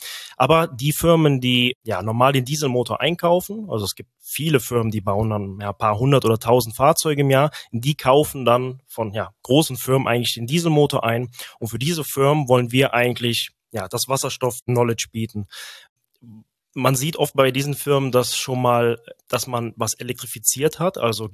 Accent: Engelskirchen, North Rhine-Westphalia, Germany; moved away as an adult; also born or lived in Delft; Ich bin gebürtig aus Engelskirchen, liegt ungefähr 25 Minuten östlich von Köln. Nach meinem Zivi 2010 habe ich mich entschlossen, um in die Niederlande zu ziehen, nach Delft

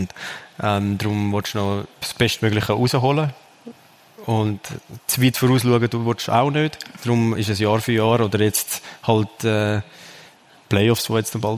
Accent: Zurich, Switzerland; Ich bin in Zürich geboren, Zürich gross geworden und all meine Familie wohnt innerhalb von 20 Minuten entfernt

